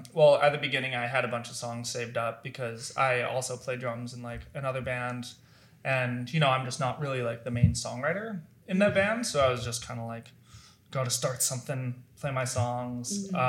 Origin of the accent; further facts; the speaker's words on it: Fort St. John, British Columbia, Canada; So I'm from Fort St. John, which is like 8 hours north of Williams Lake.